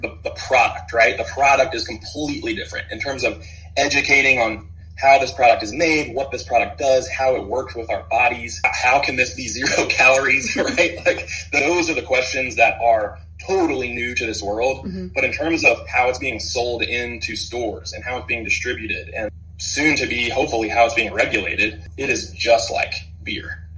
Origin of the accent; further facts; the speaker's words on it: Kentucky, United States; born and bred in Bourbon Country. Our grandmother, Jim and I's grandmother, was literally born in the house that is now the Maker's Mark Visitor Center.